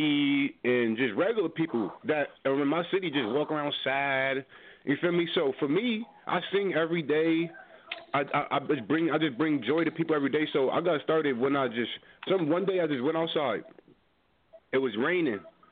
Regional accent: New Jersey, United States; And he's from Jersey, where I'm from, and like where I'm from Jersey, bro, we all like we clowns, man.

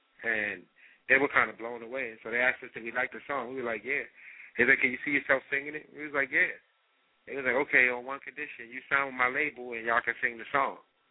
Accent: Maryland, United States; We're ironically from the Maryland area, so we put out the album Independence Day because it's our basically our first independent record.

